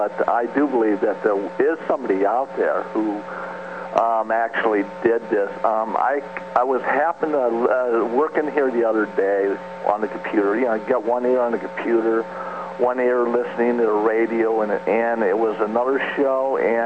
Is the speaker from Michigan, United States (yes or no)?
yes; Michigan, United States; I'm from Michigan and I did a lot of fishing